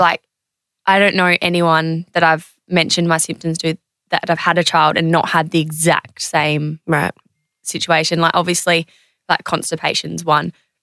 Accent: Adelaide, South Australia, Australia; I'm from Adelaide

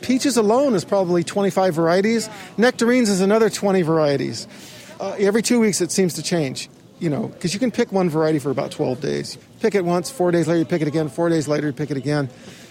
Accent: Silver Lake, California, United States; Okay, well, actually, I grew up in Silver Lake. My father was a butcher, had businesses and everything.

